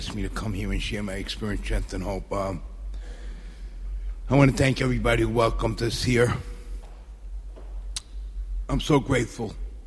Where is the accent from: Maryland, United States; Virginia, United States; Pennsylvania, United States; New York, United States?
New York, United States; I grew up in the South Bronx. And I always wanted to live in Queens.